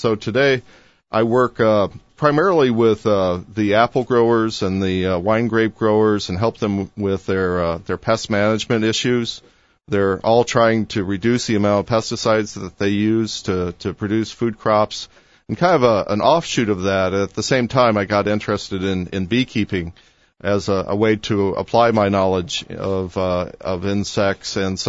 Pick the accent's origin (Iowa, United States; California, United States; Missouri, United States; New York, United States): Missouri, United States; I'm originally from Central Missouri, and I went to the University of Missouri there and studied agriculture.